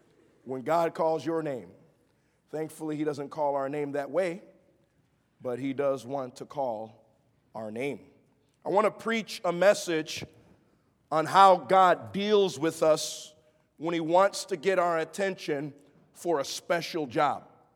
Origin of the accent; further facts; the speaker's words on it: Chicago, Illinois, United States; I was born and raised in Chicago in the projects, and got into a lot of fights.